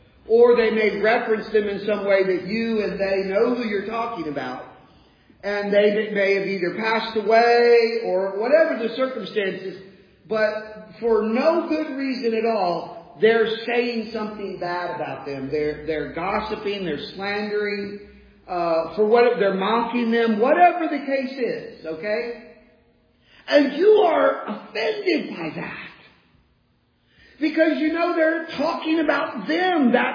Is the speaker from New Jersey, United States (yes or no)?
yes; New Jersey, United States; we're Americans from South Jersey.